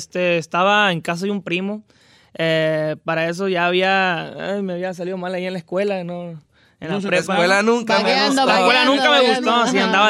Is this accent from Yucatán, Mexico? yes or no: yes; Mérida, Yucatán, Mexico; Yo soy de Mérida completamente, casi no se escucha bandas, es muy diferente.